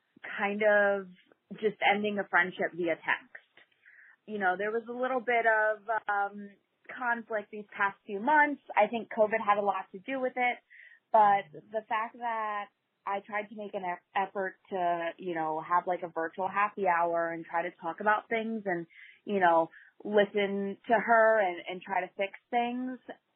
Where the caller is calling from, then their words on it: Pennsylvania, United States; I'm from Pennsylvania.